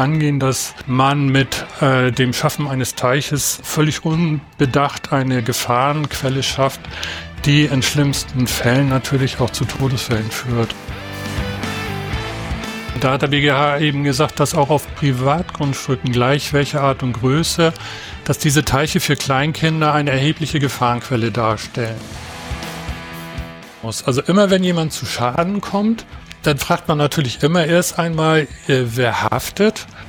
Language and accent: German; Kiel, Schleswig-Holstein, Germany; in Kiel ansässig, in Kiel auch geboren.